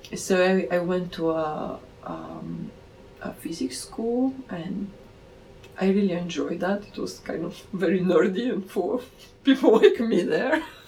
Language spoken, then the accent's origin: English; Sofia, Sofia City, Bulgaria; I was born in 1976 in Sofia, in Bulgaria. I lived in a beautiful old house in a district called Lozenets. The house was built by my grandfather